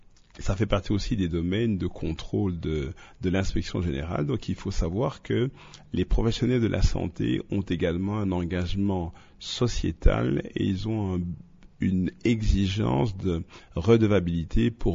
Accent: DR Congo; chez nous en RDC

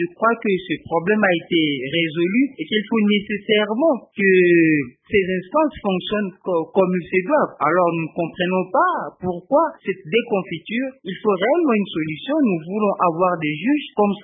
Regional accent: Bulungu, Kwilu, DR Congo; Effectivement, je viens de Boulungu.

